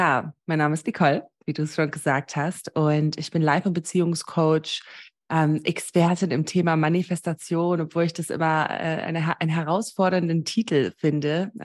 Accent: Namibia; Ich bin ja in Namibia groß geworden. Ich war dort auf einer deutschen Privatschule

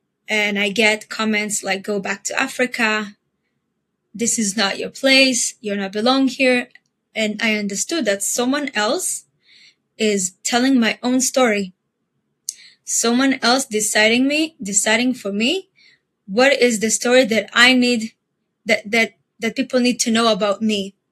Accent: Israel; also born or lived in Ethiopia; now in Jerusalem, Israel; I live in Jerusalem and I was born in Ethiopia. I moved to Israel when I was a baby.

